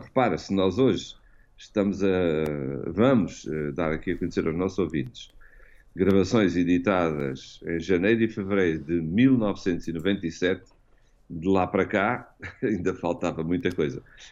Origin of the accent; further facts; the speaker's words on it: Alentejo, Portugal; Portanto, eu, como alentejano ainda por cima, fico muito contente em fazer um programa sobre o canto alentejano.